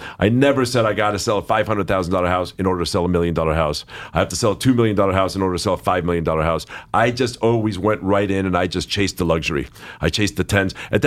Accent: Los Angeles, California, United States; I grew up here in Los Angeles.

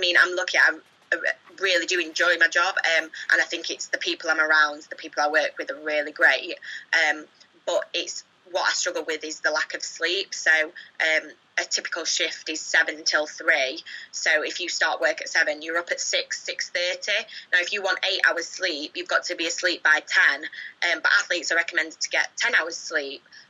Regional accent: Scotland, United Kingdom; obviously being a Scottish athlete, I think the Commonwealth Games are extra important

